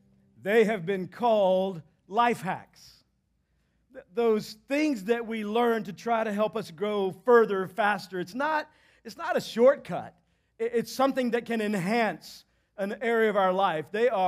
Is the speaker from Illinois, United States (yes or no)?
no; Texas, United States; I was 15 years old growing up in Texas, and it became time to get my learner's permit so I could drive. Now, I don't know how it is for you, but back in Texas, you start driving at like 7